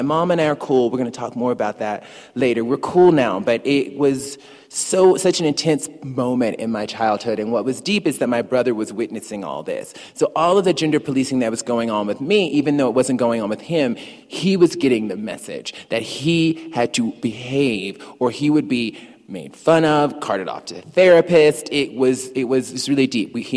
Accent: the South, United States; And I was from the Black Church of the South, and so, you know, Black women in the South also fan themselves very much like Scarlett O'Hara with a handheld fan.

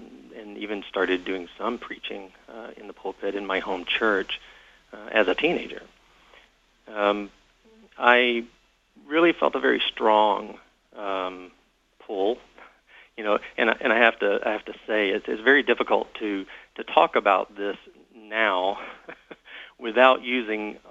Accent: Alabama, United States; Well, you know, I grew up in North Alabama.

